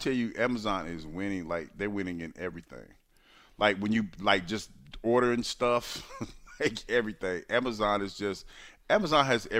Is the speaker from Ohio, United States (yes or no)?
yes; Ohio, United States; I'm a Cleveland fan. I grew up in Ohio